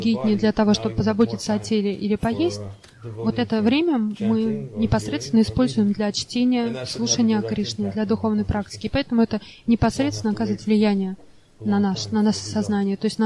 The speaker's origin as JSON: {"language": "Russian", "country": "United States", "tie": "born or raised there", "said": "Я из Америки, там каждый очень яркий индивидуалист. И все люди очень гордые. Все большие индивидуалисты. И я вырос в такой культуре."}